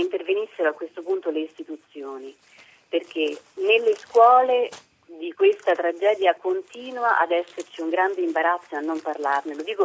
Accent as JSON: {"language": "Italian", "town": "Rome", "region": "Lazio", "country": "Italy", "tie": "born there", "said": "io sono la terza generazione, sono nata a Roma"}